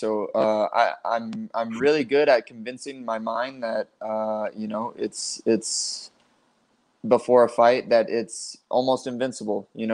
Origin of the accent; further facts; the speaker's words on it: Colorado, United States; I'm from Colorado. I still live in Colorado.